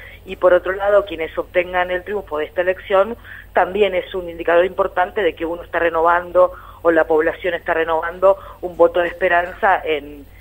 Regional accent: Argentina; como ciudadanos y como argentinos

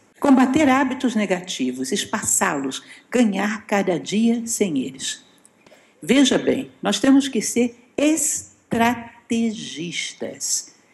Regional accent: Rio de Janeiro, Brazil; Eu sou carioca, tem uma escada lá famosa, que é a escada da Penha.

